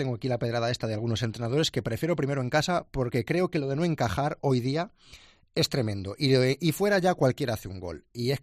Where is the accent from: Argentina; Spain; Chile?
Spain; Salamanca, Castile and León; yo soy de Salamanca, yo soy de Salamanca y estoy aquí en Euskadi y no veas cómo se echa de menos el sol